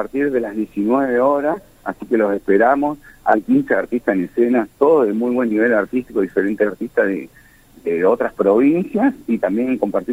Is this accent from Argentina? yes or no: yes; Resistencia, Chaco, Argentina; principalmente yo soy un artista chaqueño, este año cumplo 25 años de ser payaso, de trabajar en la calle, soy acá de Resistencia